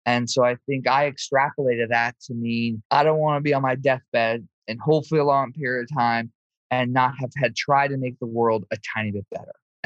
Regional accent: Los Angeles, California, United States; And so I was raised in Los Angeles by by grandparents and parents that had seen the worst in life

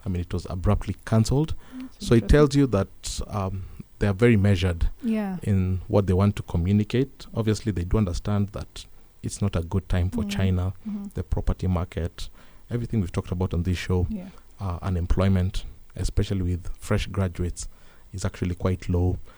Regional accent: Kenya; also born or lived in Egypt; When I used to introduce myself as a Kenyan

